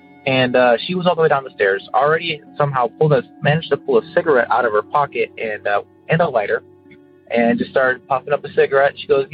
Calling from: Carol Stream, Illinois, United States

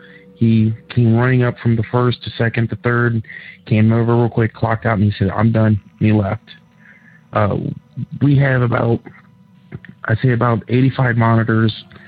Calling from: Cincinnati, Ohio, United States; I'm calling from Cincinnati, Ohio.

